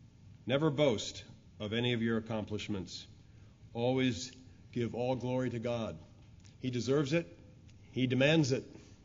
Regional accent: Philadelphia, Pennsylvania, United States; I grew up in Philadelphia, and I was too young at that time to understand what a rescue mission was

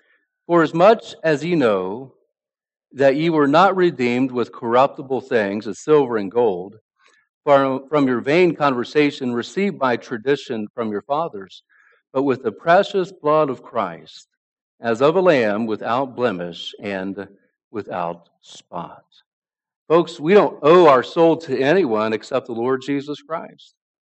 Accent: Appalachia, United States; also born or lived in West Virginia; Well, when I was young, I grew up in Appalachia, and we even lived in West Virginia for a while.

